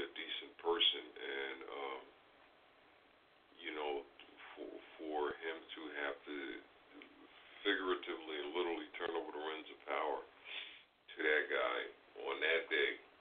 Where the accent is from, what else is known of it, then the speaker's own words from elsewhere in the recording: New York, United States; I grew up in Long Island.